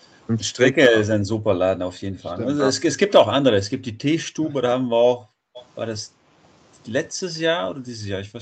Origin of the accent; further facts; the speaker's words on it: Bielefeld, North Rhine-Westphalia, Germany; Ich komme aus Bielefeld und das war's eigentlich.